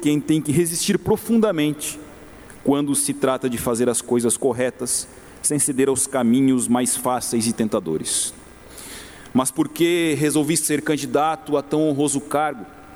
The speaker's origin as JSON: {"language": "Portuguese", "town": "Turvo", "region": "Santa Catarina", "country": "Brazil", "tie": "born there", "lives_now": "Orleans, Brazil", "said": "as cidades de Turvo e região, onde nasci, e Orleans, onde vivo, têm voz ativa nesta casa legislativa."}